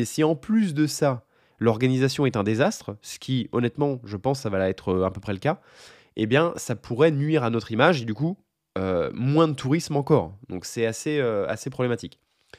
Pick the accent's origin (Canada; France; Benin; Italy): France; Orléans, Centre-Val de Loire; also born or lived in Paris; moi, je suis d'Orléans, d'accord? Je suis né à Paris, mais j'ai vécu à Orléans toute ma vie.